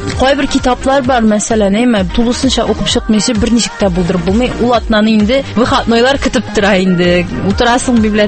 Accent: Tatarstan, Russia; born there; мин Татарстанда туым белән горурланам, минем әгәр дә этник тамырларым татар икән, мин татар булуым белән горурланам.

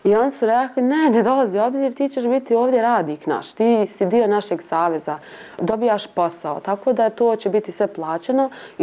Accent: Sarajevo, Federation of Bosnia and Herzegovina, Bosnia & Herzegovina; rekla sam da dolazim iz Sarajeva

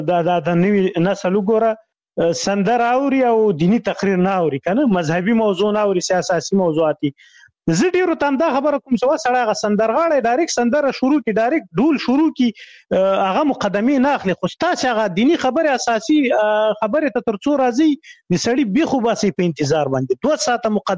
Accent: Khyber Pakhtunkhwa, Pakistan; ما ماشومتوب په شمشتو کې تیر کړی، شمشتو مهاجرینو کمپوس هغه دی

